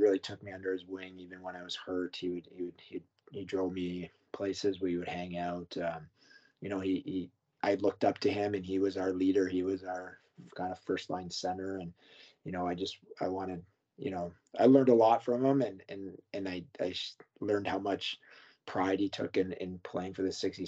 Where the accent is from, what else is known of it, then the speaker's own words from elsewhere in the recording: Newmarket, Ontario, Canada; I played a season of junior in Newmarket in my hometown, and then I went off to Ottawa and played.